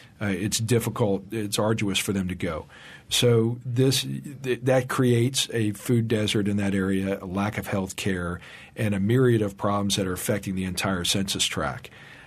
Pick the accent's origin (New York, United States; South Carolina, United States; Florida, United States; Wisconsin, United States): Florida, United States; Tallahassee; Growing up in Tallahassee, we didn't have that South City